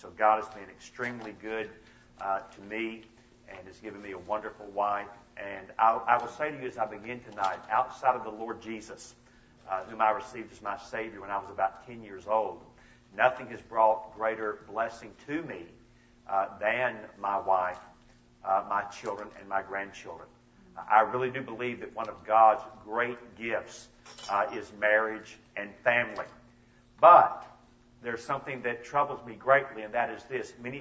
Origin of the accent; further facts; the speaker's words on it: Atlanta, Georgia, United States; As you can probably already tell, I'm not from your part of the country. I am from Atlanta, Georgia. That is where I grew up, along with my wife, Charlotte.